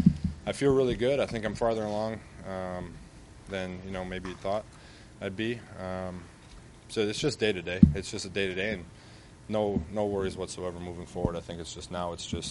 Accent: Wisconsin, United States; I grew up in Wisconsin and watched Brett Favre play right after his father died.

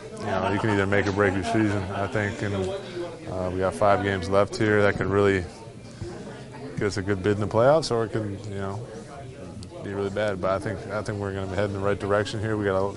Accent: Chicago, Illinois, United States; Well, yeah, I mean, I'm from the Midwest, Windy City, and I've watched the Bears play in some pretty cold ones

